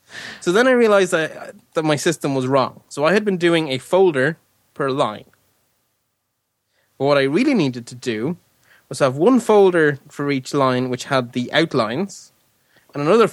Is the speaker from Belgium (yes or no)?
yes; Belgium; Brussels to Mechelen, and then it was extended from there to Antwerp. And it actually passes through my hometown.